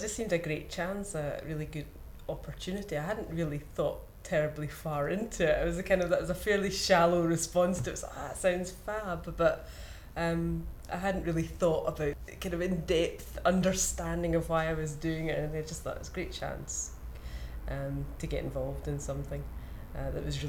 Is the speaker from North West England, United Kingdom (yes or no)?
no; Glasgow, Scotland, United Kingdom; I'm 37 and I'm from Glasgow.